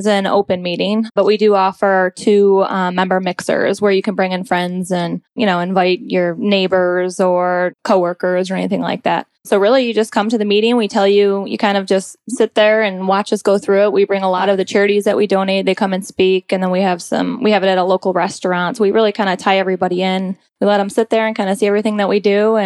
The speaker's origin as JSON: {"language": "English", "town": "Buffalo", "region": "New York", "country": "United States", "moved": "as an adult", "lives_now": "Atlanta, United States", "said": "I'm originally actually from Buffalo, New York, and I've lived down here in Atlanta for now 13 years. I went to college down here, which is where I met my husband."}